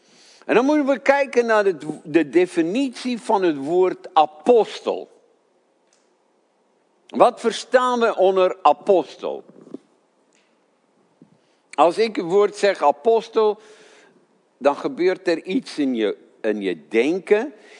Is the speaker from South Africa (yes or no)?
yes; South Africa; ik ben in Zuid-Afrika opgegroeid en we hadden citroenen, die waren zo groot.